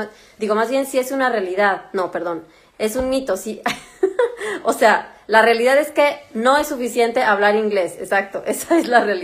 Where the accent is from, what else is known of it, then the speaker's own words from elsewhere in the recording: Mexico; now in Germany; yo soy de México